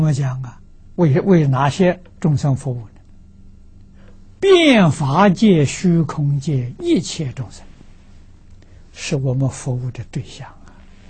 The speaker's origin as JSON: {"language": "Chinese", "country": "China", "said": "啊，我们中国人讲立志，志不立，那你这个一生呢，你没有方向，没有目标，你不会有结果。"}